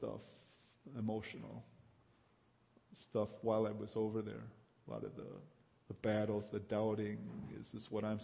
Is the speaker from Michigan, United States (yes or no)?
yes; Kalamazoo, Michigan, United States; I'm from Kalamazoo. Yep, born and raised here.